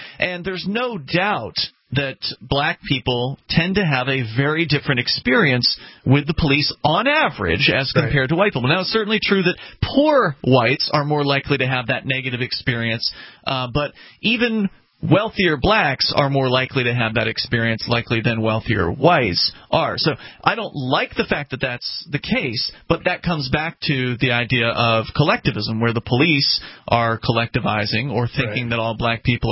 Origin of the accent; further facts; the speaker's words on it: United States; born there; I don't feel guilty because I was born in America, or because I was